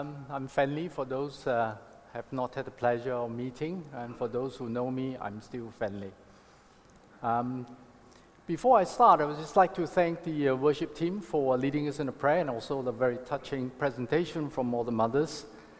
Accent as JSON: {"language": "English", "town": "Kampar", "region": "Perak", "country": "Malaysia", "tie": "born or raised there", "said": "Now, I grew up in Kampar"}